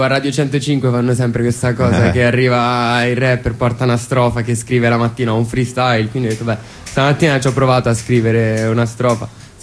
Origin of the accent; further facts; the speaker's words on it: Ravenna, Emilia-Romagna, Italy; moved away; No, io vengo da Ravenna, poi ho vissuto lì per un po', poi mi sono spostato, sono andato in un altro paese